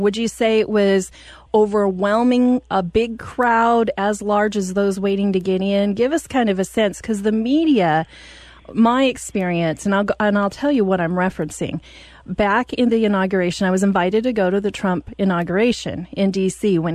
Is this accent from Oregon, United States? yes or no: yes; Oregon, United States; It's fun being in Oregon. I'm from Oregon originally, graduated from high school, but I've had all these wonderful adventures across the country